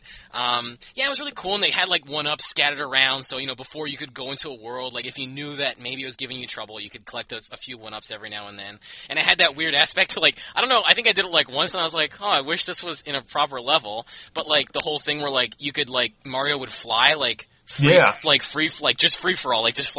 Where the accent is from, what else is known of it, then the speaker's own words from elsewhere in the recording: Canada; I'm from Canada, can I get the coin?